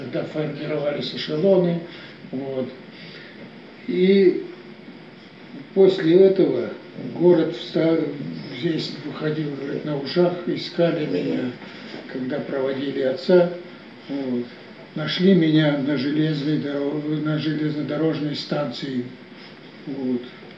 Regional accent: Novoaltaysk, Altai Krai, Russia; born there; Я родился 27 марта 1937 года, 1937 года, в селе Чесноковка. Ныне это город Новоалтайск.

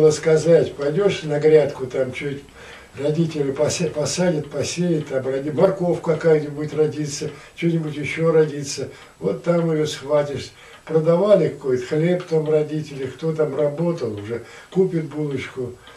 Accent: Anzhero-Sudzhensk, Kemerovo Oblast, Russia; born there; Родились мы в Анжерке. В рабочем, как бы вроде бы, в рабочей семье.

